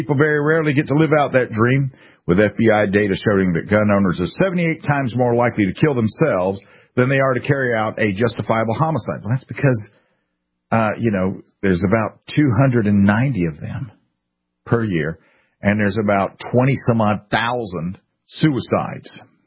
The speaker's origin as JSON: {"language": "English", "region": "England", "country": "United Kingdom", "said": "I'm English too."}